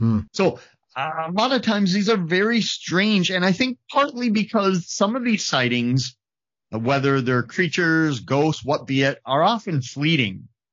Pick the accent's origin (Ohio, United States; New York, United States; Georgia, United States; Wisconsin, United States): Wisconsin, United States; And I can tell you, growing up in Wisconsin, I've had a few nights where I've, you know, taken down a lining kugels or two here.